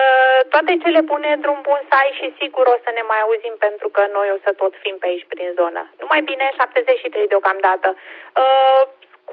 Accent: Pitești, Argeș, Romania; sunt din Pitești și mă bucur mult pentru această legătură

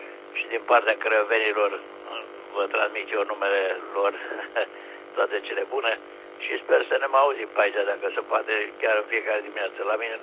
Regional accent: Oltenia, Romania; suntem Olteni

